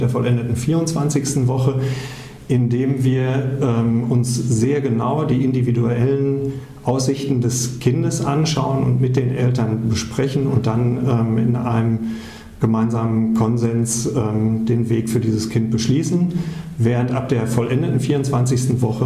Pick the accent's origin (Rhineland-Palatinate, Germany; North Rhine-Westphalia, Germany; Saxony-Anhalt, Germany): North Rhine-Westphalia, Germany; wenn man aus dem Ruhrpott kommt, erst im Rheinland. Ja. Also da wird man als Westfale identifiziert, während man sich sonst eigentlich immer die Identität des Ruhrgebiets gegeben hätte.